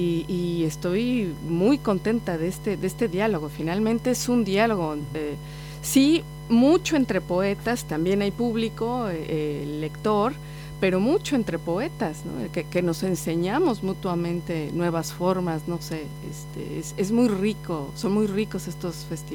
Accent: Mexico City, Mexico; born there; Nací en el DF, aunque por cuestiones de trabajo me fui a vivir a Oaxaca, que es una provincia que está en el Pacífico. Bueno, yo no estaba en el Pacífico, yo estaba en la frontera entre Oaxaca y Puebla.

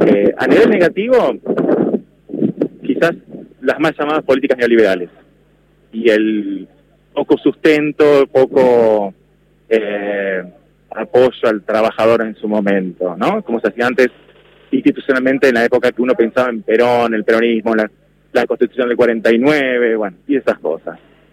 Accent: Buenos Aires, Argentina; Bueno, vengo de Caballito, de Capital. Obviamente tengo 44 años.

